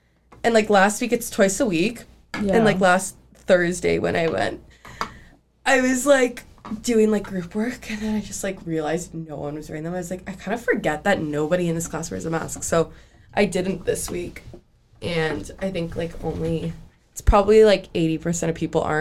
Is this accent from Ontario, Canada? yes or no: yes; Guelph, Ontario, Canada; I'm from Guelph also, but Guelph just banned plastics in the whole city.